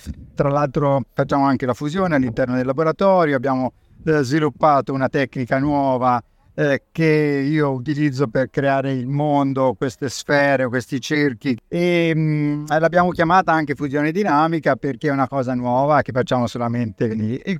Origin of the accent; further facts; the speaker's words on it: Castiglion Fiorentino, Tuscany, Italy; Io sono di Castiglion Fiorentino, di Arezzo